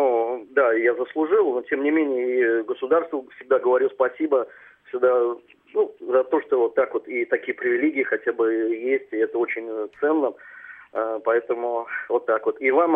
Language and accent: Russian; Moscow, Russia; я сам москвич